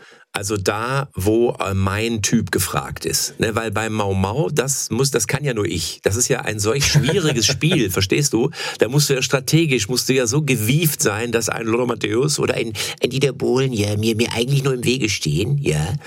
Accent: Lippstadt, North Rhine-Westphalia, Germany; Ja, es ist bei uns in meiner Heimatregion in Lippstadt.

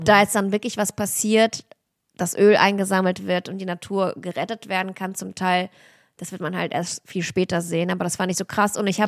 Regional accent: Krasnodar, Krasnodar Krai, Russia; moved away; aus meiner Heimatregion, aus Krasnodar, da, wo ich geboren wurde, ist ganz unten in Russland, im Süden, am Schwarzen Meer.

